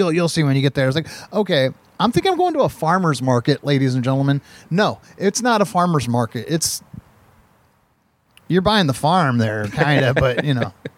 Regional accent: Midwest, United States; You know, like, I'm from the Midwest.

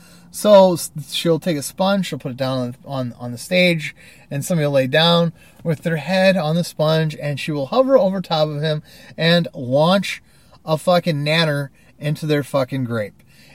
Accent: Ohio, United States; also born or lived in Michigan / Indiana / Virginia / California; And I'm from Ohio, lived around Michigan, Ohio, Indiana, Virginia, and California throughout my life.

